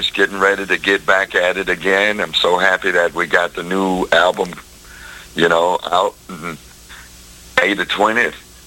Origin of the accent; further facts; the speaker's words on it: Irvinville, Louisiana, United States; also born or lived in New Orleans; I was born in New Orleans, and I grew up in a little town in West Baton Rouge, called Irvinville, just west of the city of Baton Rouge.